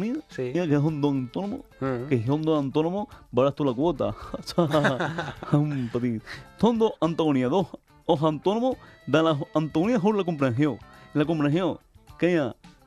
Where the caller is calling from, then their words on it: Rubí, Catalonia, Spain